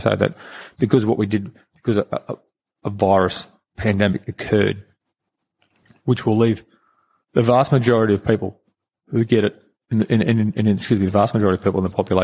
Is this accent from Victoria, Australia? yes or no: no; Rockhampton, Queensland, Australia; I come from Rockhampton, right? And so if you didn't actually leave that town